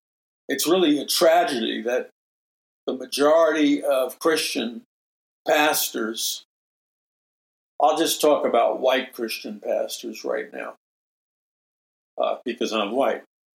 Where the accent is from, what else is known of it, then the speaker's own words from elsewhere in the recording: New York City, New York, United States; I talk about my own personal experiences growing up in New York City, starting at age 13 years old